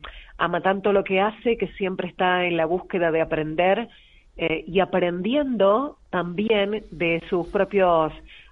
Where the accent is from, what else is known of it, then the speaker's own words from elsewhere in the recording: Córdoba, Argentina; born there; Yo nací en Argentina, en la provincia de Córdoba.